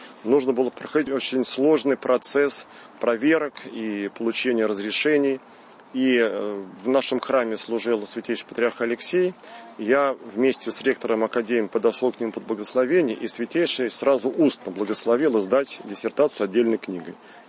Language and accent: Russian; Moscow, Russia; А так, как коренной москвич, я интересовался жизнью московских священников